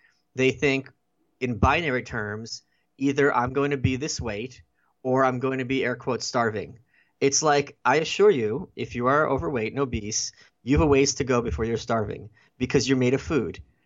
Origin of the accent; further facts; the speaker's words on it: England, United Kingdom; Sorry, I'm English.